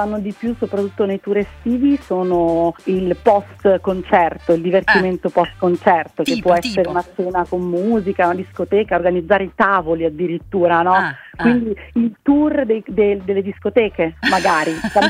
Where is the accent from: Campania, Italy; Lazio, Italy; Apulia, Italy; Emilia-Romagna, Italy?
Emilia-Romagna, Italy; Bologna; now in Milan, Italy; Io sono di Bologna, vivo a Milano